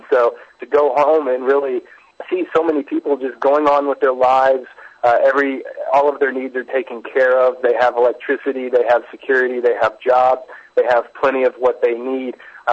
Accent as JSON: {"language": "English", "country": "United States", "lives_now": "Middle East", "said": "particularly being an American myself, and the time I was back in the U.S. before I returned to the Middle East"}